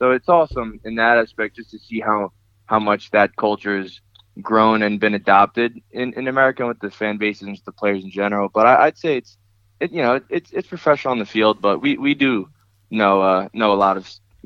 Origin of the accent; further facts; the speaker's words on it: New Jersey, United States; now in Atlanta, United States; And then you also got to remember that like I'm from New Jersey, but I'm playing down in Atlanta.